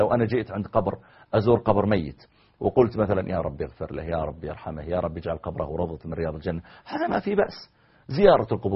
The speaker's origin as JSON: {"language": "Arabic", "country": "Saudi Arabia", "said": "شباب الشيعة اللي عندنا في السعودية"}